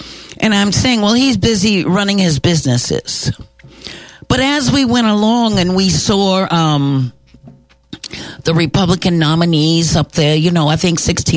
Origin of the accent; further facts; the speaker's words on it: Harlem, New York, United States; from Harlem